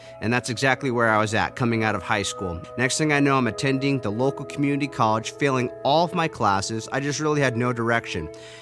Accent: Huntington Beach, California, United States; And so I find my way right back to my hometown, Huntington Beach, and I'm knocking on the door.

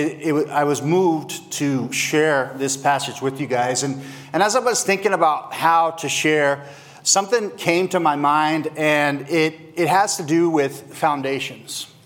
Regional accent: New Mexico, United States; Now, I'm from New Mexico, and what is New Mexico famous for? It's dry, right?

